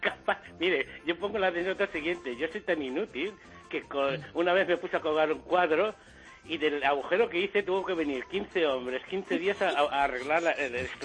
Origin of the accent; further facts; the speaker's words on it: Ciudad Real, Castilla-La Mancha, Spain; now in Catalonia, Spain; Aunque yo soy de Ciudad Real, viviendo en Cataluña